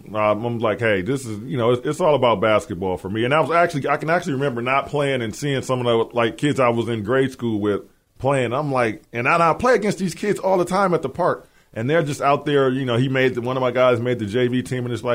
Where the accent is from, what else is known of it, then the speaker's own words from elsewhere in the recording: Flint, Michigan, United States; also born or lived in Milwaukee; I grew up in Flint. I stayed in Flint with my dad for a few years before I moved back to Milwaukee.